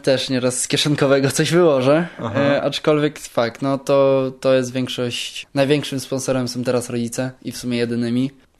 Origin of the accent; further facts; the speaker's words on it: Zalesie, Pomeranian Voivodeship, Poland; pochodzę z Zalesia, z gminy Rzeczynica. Zajmuję się kartingiem. Niedawno skończyłem 18 lat